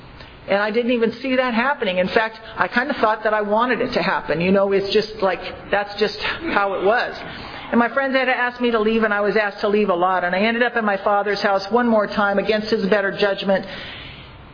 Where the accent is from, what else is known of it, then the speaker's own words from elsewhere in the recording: Los Angeles, California, United States; Now, I'm from Los Angeles, so I don't know what land I thought I was getting back